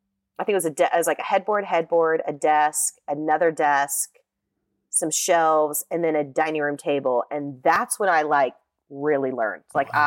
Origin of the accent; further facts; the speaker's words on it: Florida, United States; now in Nashville, United States; so I'm in Nashville from South Florida. So beach kid, now landlocked, but live close enough to the water that I can still paddleboard on the weekends.